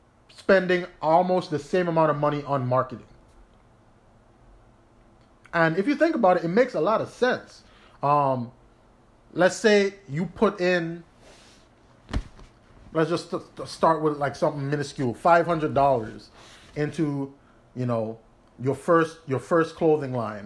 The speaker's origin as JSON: {"language": "English", "country": "U.S. Virgin Islands", "said": "for example, I'm from the Virgin Islands."}